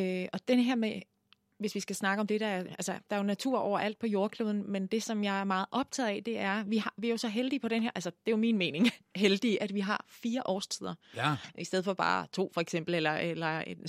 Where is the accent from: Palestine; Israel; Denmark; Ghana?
Denmark; Zealand; now in Tølløse, Denmark; Jeg er født og opvokset på Lolland.